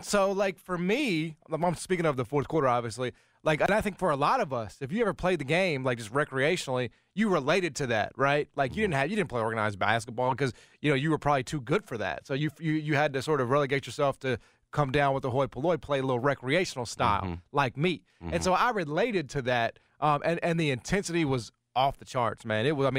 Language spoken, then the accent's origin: English; United States; This is a very special holiday to me, as I am an American, and you are as well.